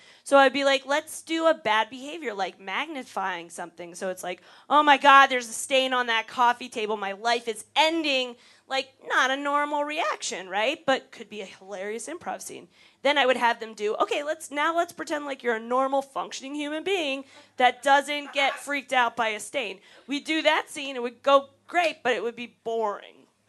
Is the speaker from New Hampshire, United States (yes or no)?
yes; New Hampshire, United States; growing up in New Hampshire and how Halloween was like such a festive thing.